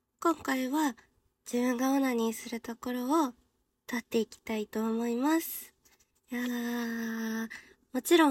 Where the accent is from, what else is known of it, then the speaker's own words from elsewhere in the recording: Chiba, Japan; 出身地は千葉県出身です。